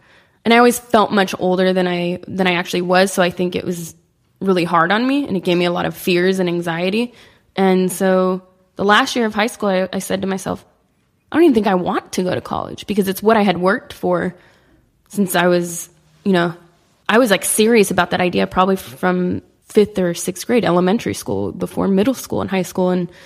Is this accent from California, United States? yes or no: yes; Sacramento, California, United States; now in Los Angeles, United States; I grew up in Sacramento, which is like 5.5-6 hours from here. It's a very different place than LA.